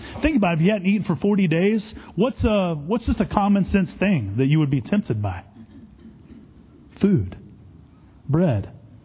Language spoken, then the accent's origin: English; Texas, United States; Like I'm from Texas. I like trucks.